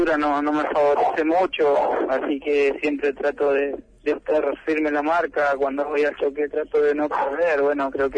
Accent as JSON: {"language": "Spanish", "region": "Formosa", "country": "Argentina", "said": "yo soy de Formosa Capital"}